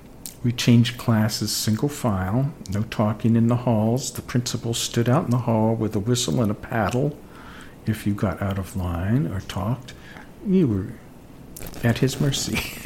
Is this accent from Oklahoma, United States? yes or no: no; Altoona, Pennsylvania, United States; born or raised there; also born or lived in Cumberland, Maryland